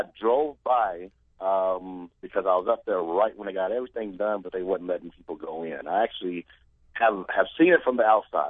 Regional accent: Kentucky, United States; also born or lived in Columbus, Georgia; Yeah, no, I was born and raised in Kentucky. Actually, my mom got stationed in Fort Benning. That was actually the only time I went to Columbus, Georgia, was for those my 10th, 11th, and 12th grade year

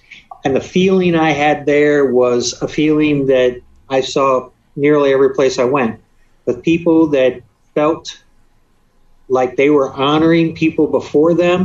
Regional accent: Iowa, United States; So I'm from Iowa and had been Secretary of Ag there.

